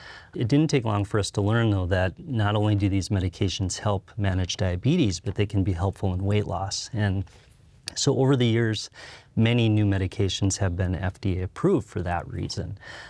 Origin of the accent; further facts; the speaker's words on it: Wahpeton, North Dakota, United States; also born or lived in Lidgerwood; I spent my early years in Lidgerwood, North Dakota, to call Wahpeton my hometown. Graduated from high school there